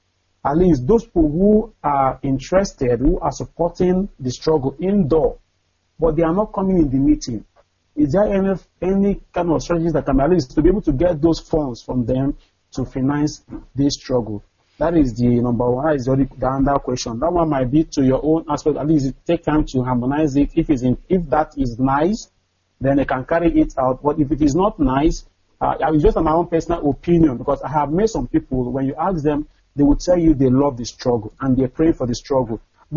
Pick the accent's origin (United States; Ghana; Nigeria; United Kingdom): Nigeria; Udi, Enugu State; now in Malaysia; I'm from Udi local government, Enugu State, Biafra Land.